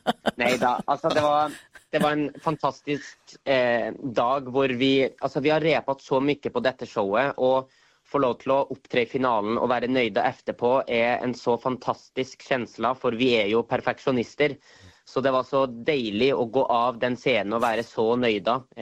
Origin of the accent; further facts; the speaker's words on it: Norway; För vi är ju två norrmän då, som tävlar.